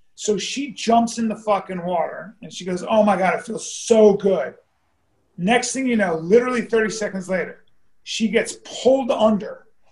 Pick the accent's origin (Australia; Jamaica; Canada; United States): Australia; I'm really from Australia.